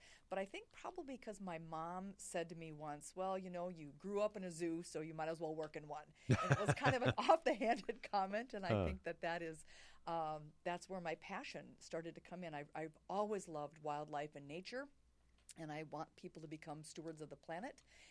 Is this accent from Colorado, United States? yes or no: no; Mankato, Minnesota, United States; Mankato was where I grew up, just south of the Twin Cities.